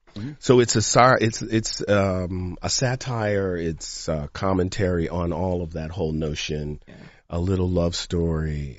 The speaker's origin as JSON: {"language": "English", "town": "Detroit", "region": "Michigan", "country": "United States", "tie": "born or raised there", "said": "I mean, I was exposed to, when I was young and growing up in Detroit, my dad was a doctor. I grew up around doctors, lawyers, professional black families."}